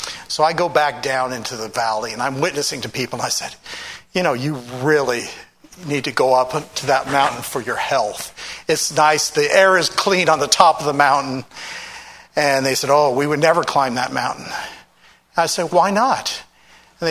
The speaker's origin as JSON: {"language": "English", "country": "United States", "said": "a Russian military camp, and I'm American."}